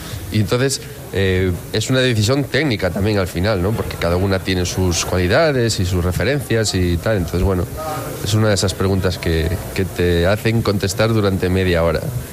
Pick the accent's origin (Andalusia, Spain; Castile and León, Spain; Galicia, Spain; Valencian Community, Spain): Galicia, Spain; como yo, además, como buen gallego, relativizo todo